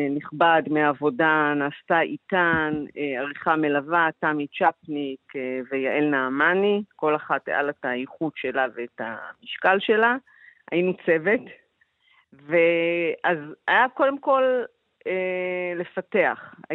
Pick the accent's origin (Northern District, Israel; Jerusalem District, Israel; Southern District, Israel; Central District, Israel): Northern District, Israel; Migdal HaEmek; אני משתמשת הרבה במגדל העמק, כי גדלתי שם, במגדל העמק